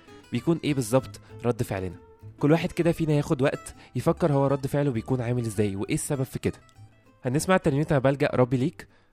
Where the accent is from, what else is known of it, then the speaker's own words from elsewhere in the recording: Egypt; للأسف يعني إحنا كشعب مصري عندنا طبيعة شوية غريبة